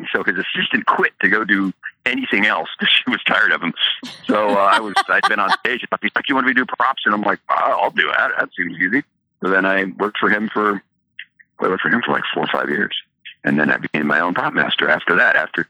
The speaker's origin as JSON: {"language": "English", "region": "Michigan", "country": "United States", "said": "I came out from Michigan to write. Right. So I came out to be a writer."}